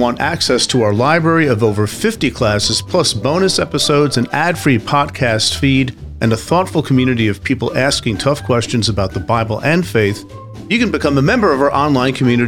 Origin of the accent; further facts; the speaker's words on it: United States; I feel it too, because I'm an American and I was raised to think in a certain way.